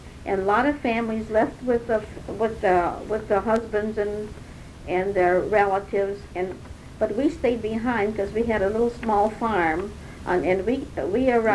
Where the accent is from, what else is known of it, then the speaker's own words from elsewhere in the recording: Bentleyville, Pennsylvania, United States; now in Newton Falls, United States; We moved from Bentleyville, Pennsylvania to Newton Falls in 1925